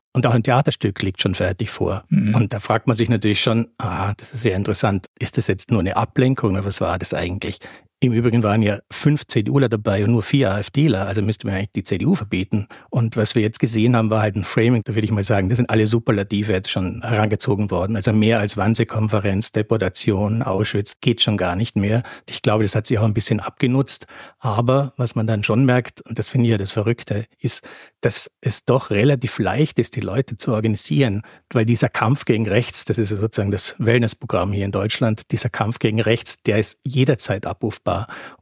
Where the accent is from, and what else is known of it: Austria; now in Berlin, Germany